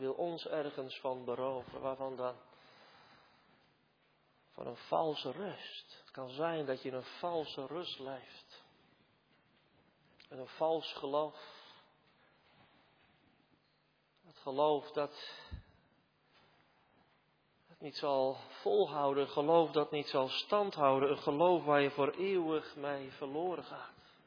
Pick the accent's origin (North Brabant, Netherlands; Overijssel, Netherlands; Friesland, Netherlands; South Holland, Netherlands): Overijssel, Netherlands; Genemuiden; ik kom zelf uit Genemuiden oorspronkelijk. We zijn allemaal kerkelijk opgevoed.